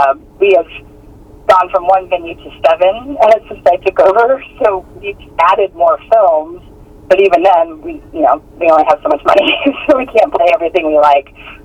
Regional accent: San Diego, California, United States; now in Mississippi, United States; Well, I've lived all over the country, but I grew up mostly in San Diego, and I was a film minor in college.

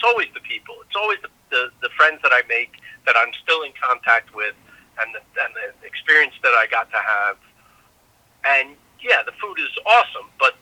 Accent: Queens, New York, United States; You know, we're idiot kids from Queens

